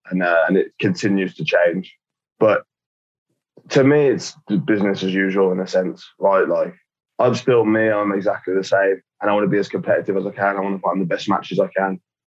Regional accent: United Kingdom; I am British

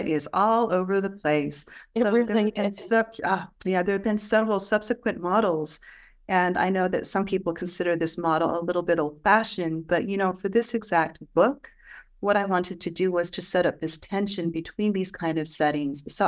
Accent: United States; I'm from the United States, Brynn, you're from the United States

